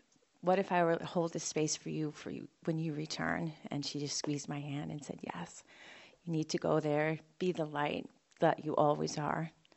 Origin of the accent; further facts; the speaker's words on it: Buffalo, New York, United States; And growing up in Buffalo, New York, there wasn't a summer colony. It was just you had a house and you lived in it.